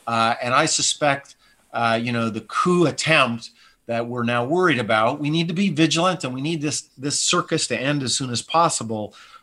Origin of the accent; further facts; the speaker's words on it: Montana, United States; I'm from Montana, Michael. I have friends and families and relatives that have voted for Donald Trump.